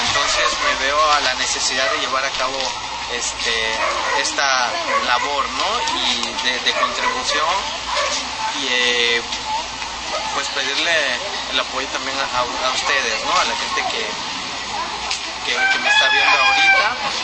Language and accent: Spanish; Santa María Xadani, Oaxaca, Mexico; Soy el pintor oaxaqueño … pues quería comentarles que me encontraba en pueblo natal, en Santa María Xadani